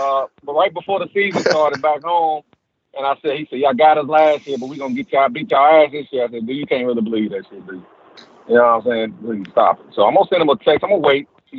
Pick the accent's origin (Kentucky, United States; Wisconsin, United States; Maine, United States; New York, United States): Kentucky, United States; Louisville; I'm from Louisville, Kentucky.